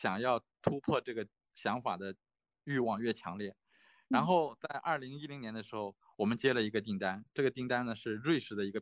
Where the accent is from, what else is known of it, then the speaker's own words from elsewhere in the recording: China; now in South Korea; 我在这个公司工作的时候，因为在这个开发室里面，我是唯一的中国人，就是设计师里面我是中国人，其他都是韩国人